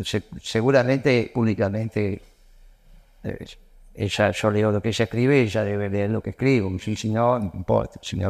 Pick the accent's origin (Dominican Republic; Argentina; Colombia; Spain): Argentina; esas son cosas que nosotros tratamos de anunciarle al Papa porque somos argentinos